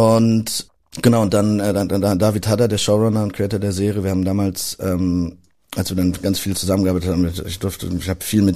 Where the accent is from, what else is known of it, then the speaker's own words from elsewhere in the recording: Berlin, Germany; Das ist der Soundtrack natürlich meiner Jugend. Ich bin Berliner und bedeutet mir viel.